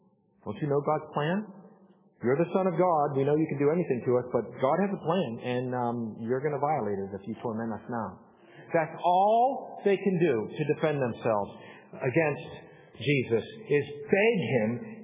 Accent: Salzburg, Austria; my nickname growing up in Salzburg was Buster.

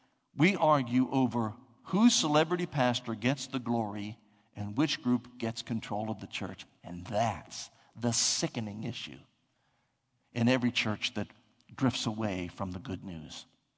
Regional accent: Ohio, United States; I'm 61 years old and I'm from Ohio.

